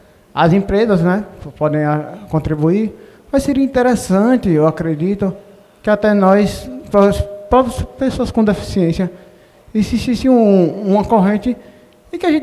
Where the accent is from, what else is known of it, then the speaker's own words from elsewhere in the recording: Aracaju, Sergipe, Brazil; sou daqui de Aracaju.